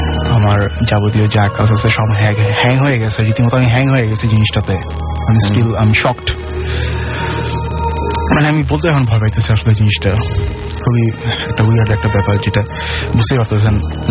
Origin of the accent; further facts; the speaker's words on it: Dhaka, Dhaka Division, Bangladesh; আমি আজিমপুর থেকে আসছি